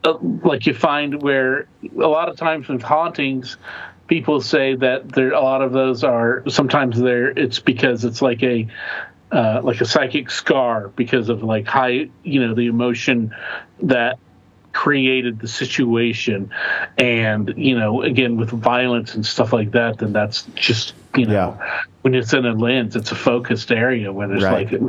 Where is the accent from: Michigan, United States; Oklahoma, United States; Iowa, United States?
Oklahoma, United States; Mary and I, we grew up in the Methodist church in Oklahoma, and Oklahoma is all like that. Oklahoma is like basically one big mega church.